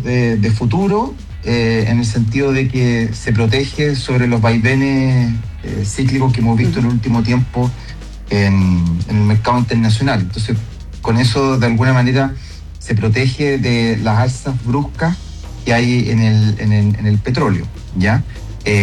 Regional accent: Chile; al final, los chilenos somos dueños de ENAP y las utilidades pasan al fisco

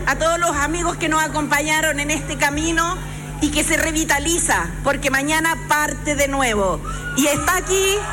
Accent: Chile; Así somos los chilenos.

